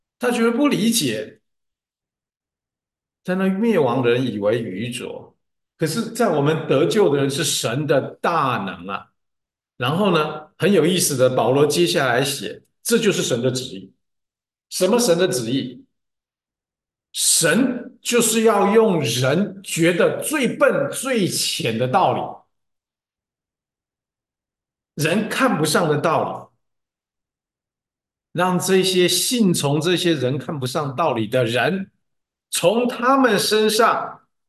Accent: China; 这是洋教，我们中国人不信洋教。

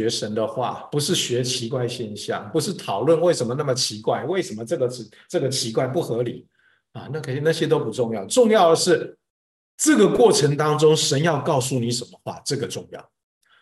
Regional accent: China; 我们中国人讲卧薪尝胆的时候，痛定思痛啊。

